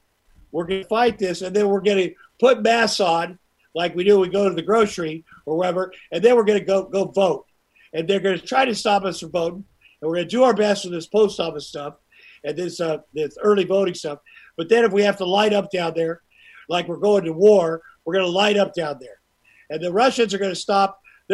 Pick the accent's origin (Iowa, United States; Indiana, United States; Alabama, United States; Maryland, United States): Iowa, United States; And, you know, I grew up in Iowa. And I worked at a meatpacking plant for 3 years